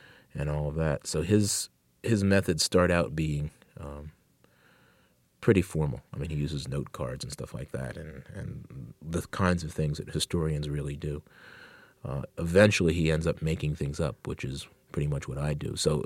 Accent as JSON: {"language": "English", "town": "Bedford", "region": "Pennsylvania", "country": "United States", "tie": "born or raised there", "said": "I grew up in Bedford, which is 20 miles north of Cheneysville, and knew nothing about this tale."}